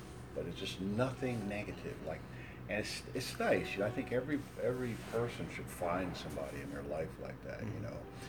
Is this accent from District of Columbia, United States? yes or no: no; Philadelphia, Pennsylvania, United States; now in Topanga, United States; Originally, I'm from Philadelphia, you know.